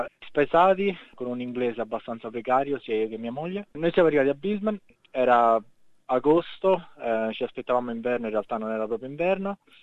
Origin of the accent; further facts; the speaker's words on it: Colleferro, Lazio, Italy; now in Australia; Sono di Colleferro, che è un paesino sotto Roma. Ho 34 anni